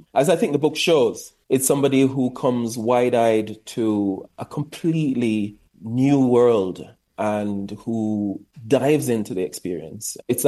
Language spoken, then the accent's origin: English; Jamaica; now in United Kingdom; I've come a long way on my journey living in Europe as a Jamaican who's come to this space.